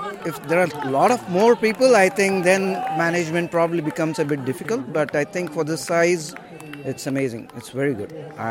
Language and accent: English; Hyderabad, Telangana, India; Now, no, I'm from Hyderabad.